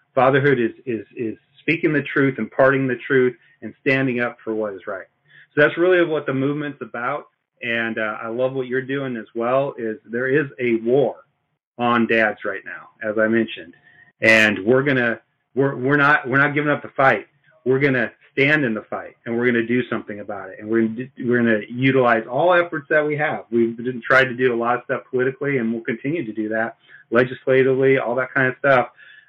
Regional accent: Idaho, United States; yes, I am from Idaho

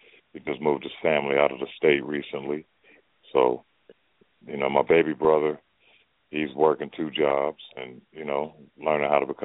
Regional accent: Hartford, Connecticut, United States; You know, I'm from the Bellevue Square Projects, originally in Hartford, Connecticut. You know, we got guys like Marcus Camby, Mike Adams, you know, that came out of there.

